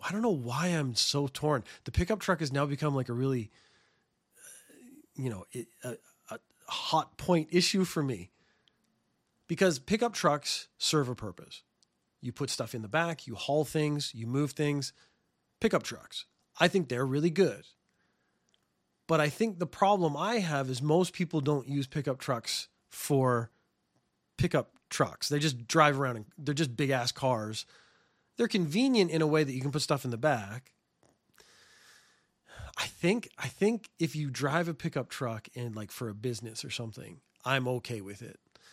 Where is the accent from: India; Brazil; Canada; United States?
Canada; I mean, I come from Canada where I don't think they really...